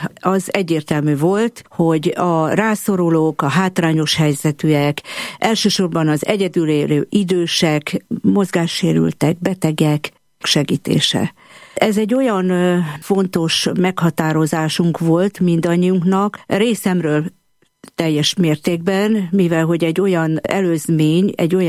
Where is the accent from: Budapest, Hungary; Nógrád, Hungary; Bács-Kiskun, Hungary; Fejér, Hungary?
Budapest, Hungary; Kőbányán, Budapesten születtem, hát Kőbánya szívem csücske, úgyhogy én nagyon szeretek ott lenni, ott élni, és ott is dolgozok, amióta csak dolgozom. Nemigen hagytam el Kőbányát soha. Keresztény családból származom, egy nagy családból, tulajdonképpen 7. gyerekként születtem meg